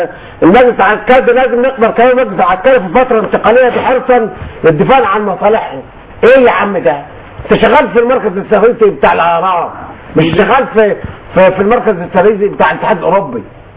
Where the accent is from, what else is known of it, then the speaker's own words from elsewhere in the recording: Egypt; انا مواطن مصري بسيط